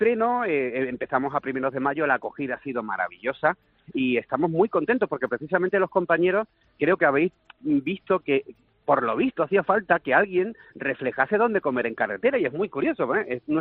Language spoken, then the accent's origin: Spanish; Andalusia, Spain; yo soy andaluz, a mucha honra